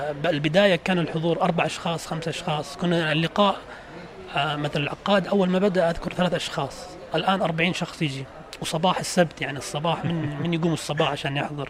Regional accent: Riyadh, Riyadh Province, Saudi Arabia; also born or lived in Gold Coast, Australia; now in Jeddah, Saudi Arabia; فأنا دخلت جدة عام 2016، يعني قبلها ما كان لي أي نشاط، أنا كنت من الرياض. يعني بدايتنا إحنا كنا في النادي السعودي في الجولد كوست في أستراليا

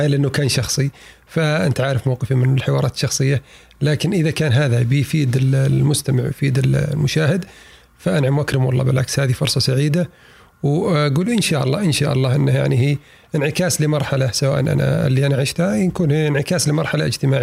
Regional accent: Riyadh, Riyadh Province, Saudi Arabia; also born or lived in Al-Qassim / Abha; طبعا أنا نشأت ولدت في الرياض، لكن نشأت متنقل بين قريتنا في يعني هي الآن تحسب في القصيم على طريق المدينة المنورة عند أخوالي وعند وفي الرياض، يعني أنا في الرياض

